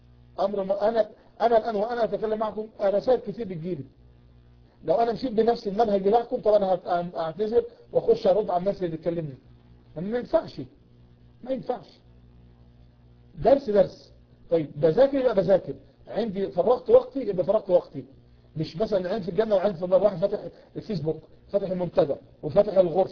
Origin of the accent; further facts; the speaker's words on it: Egypt; accent: Egyptian; بنتكلم باللغه العاميه وبنتكلم باللهجه المصريه